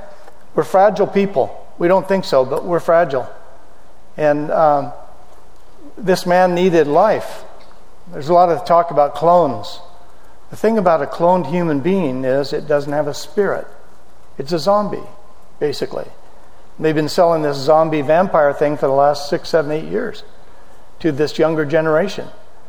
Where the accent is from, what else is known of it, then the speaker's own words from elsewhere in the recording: Oregon, United States; I said, "Well, I came from Oregon. We had them up there."